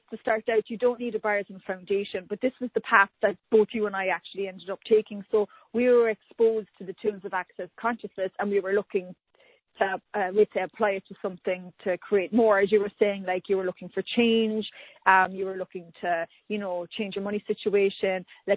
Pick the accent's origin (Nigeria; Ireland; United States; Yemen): Ireland; growing up in Ireland in the 80s, we actually never even knew wealth.